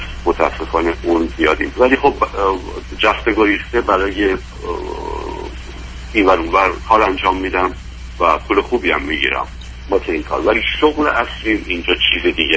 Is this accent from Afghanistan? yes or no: no; Iran; moved away as an adult; now in United States; حدود 8 ساله که به اتفاق همسرم ما از ایران آمدیم به امریکا. من 53 سالمه